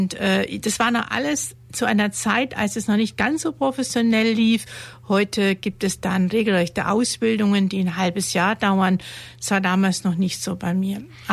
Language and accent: German; Idar-Oberstein, Rhineland-Palatinate, Germany; born there; moved away as an adult; now in Ulm, Germany; In Ulm bin ich selber seit 1974. Bin geboren in Idar-Oberstein und kam dann per Zufall nach Ulm wegen der Arbeit